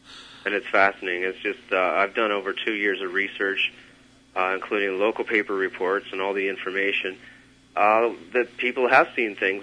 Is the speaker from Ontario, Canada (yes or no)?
yes; Burlington, Ontario, Canada; So you had a lot of activity with the settlers and the pioneers in those days.